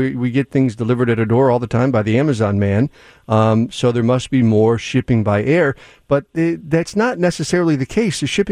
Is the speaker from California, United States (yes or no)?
no; Manteno, Illinois, United States; Okay, so I grew up in Manteno, part of the Twin Cities of Manteno, Piatone.